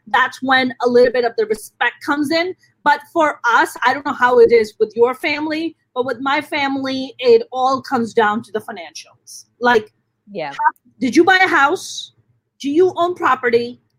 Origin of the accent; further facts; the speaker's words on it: New York City, New York, United States; cause I grew up in New York City and I used to live in Midtown West and then moved out to Brooklyn and stuff and grew up in New York.